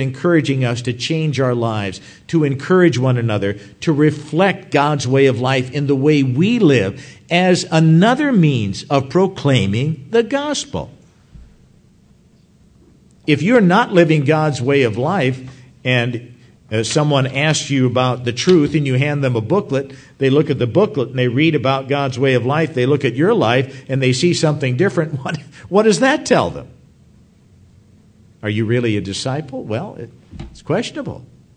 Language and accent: English; Minnesota, United States; See, I grew up in Minnesota, so the question was, were you born in a barn?